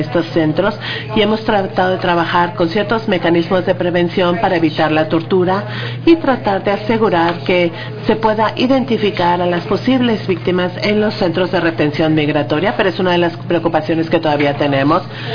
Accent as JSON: {"language": "Spanish", "country": "Ireland", "second_language": "Spanish", "said": "Ha sido un problema en mi país, por ejemplo, en Irlanda"}